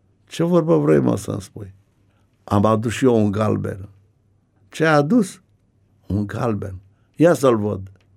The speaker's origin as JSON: {"language": "Romanian", "region": "Dolj", "country": "Romania", "tie": "born or raised there", "said": "Și de la satul meu până la Craiova era o distanță 7 km."}